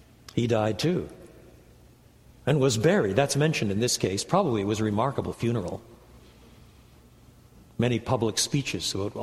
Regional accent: French Canada, Canada; I was brought up in French Canada

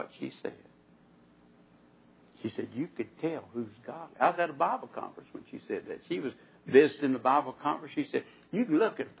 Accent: North Carolina, United States; I'm from Eastern North Carolina. Most of you know that. I'm just a country preacher.

